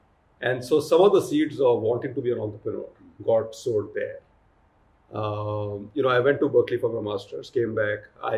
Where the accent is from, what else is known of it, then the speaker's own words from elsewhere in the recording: Delhi, India; So I've been born and brought up in Delhi.